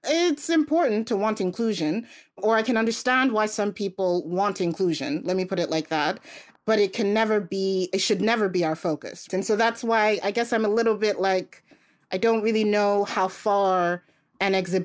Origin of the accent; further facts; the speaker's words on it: Denmark; When I was growing up, so I grew up in Denmark, and I remember when I first was introduced to feminism